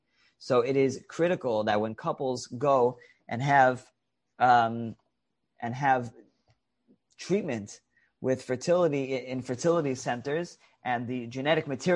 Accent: New York City, New York, United States; I'm from Queens, I'm from Kew Gardens Hills

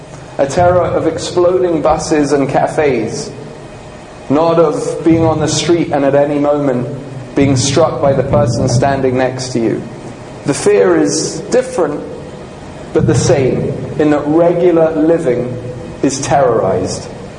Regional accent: London, United Kingdom; also born or lived in Glasgow, Scotland; I was born in Glasgow in Scotland, but I grew up in London.

